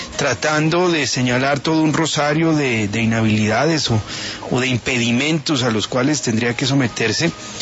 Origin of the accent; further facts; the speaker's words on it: Colombia; yo pues en lo personal como colombiano me siento satisfecho.